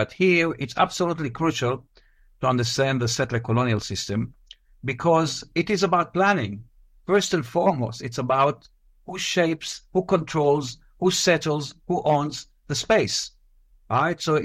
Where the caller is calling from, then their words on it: Beersheba, Southern District, Israel; English is a second language; this is why I'm talking now from Beersheba, near the military installment.